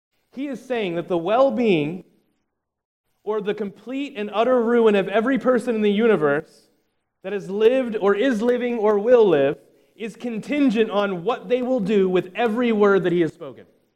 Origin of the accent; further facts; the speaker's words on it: Florida, United States; And I grew up in South Florida, so we have strict codes about what houses have to be built like because of what? Hurricanes.